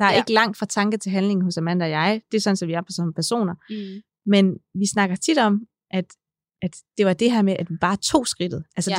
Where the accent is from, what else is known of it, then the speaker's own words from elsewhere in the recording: North Denmark Region, Denmark; Og vi er nordjyder, og